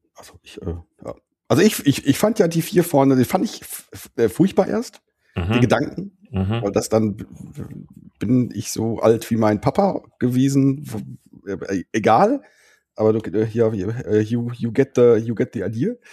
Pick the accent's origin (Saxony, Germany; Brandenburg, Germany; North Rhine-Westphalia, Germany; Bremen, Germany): North Rhine-Westphalia, Germany; Düsseldorf; da geht man nicht als Düsseldorfer nicht in die Stadt, weil das halt viel zu voll ist